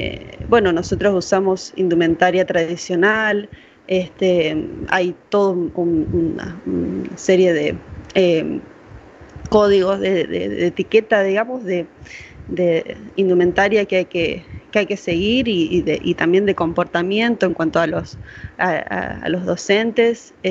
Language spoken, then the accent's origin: Spanish; Rosario, Santa Fe, Argentina; Yo soy de Rosario, y había un taller que luego se convirtió en una pequeña carrera de tecnicatura